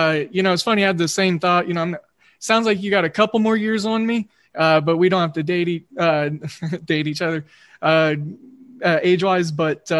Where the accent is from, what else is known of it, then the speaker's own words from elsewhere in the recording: Oklahoma, United States; growing up in Oklahoma, grew up an Oklahoma State fan.